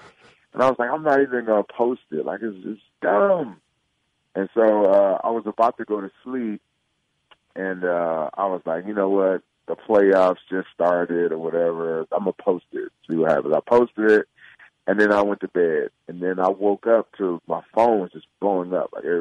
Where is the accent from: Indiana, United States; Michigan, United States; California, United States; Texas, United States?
Michigan, United States; Detroit; inspiration for a lot of my skits comes from just me observing everything that goes on around my neighborhood growing up in Detroit